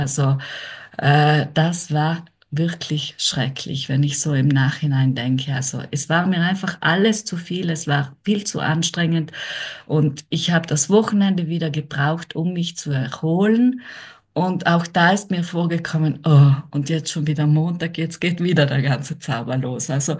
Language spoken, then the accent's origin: German; Trentino-Alto Adige, Italy; ich komme aus Südtirol, also ich bin 45 Jahre alt